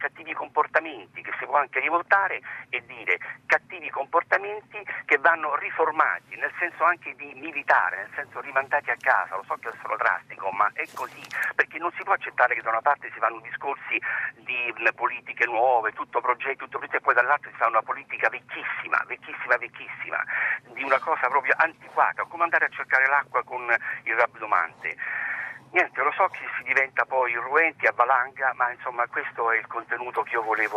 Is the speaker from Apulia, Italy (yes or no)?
no; Lanciano, Abruzzo, Italy; born there; perché sono nato a Lanciano, che fa parte di questo territorio che adesso diventerà parco dei trabocchi